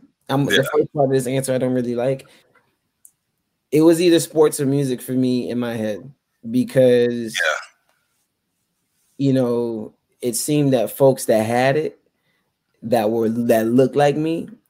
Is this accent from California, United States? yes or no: no; Tallahassee, Florida, United States; I'm from Tallahassee, Florida, raised down some dirt roads with some hardworking people. A lot of them are street evangelists.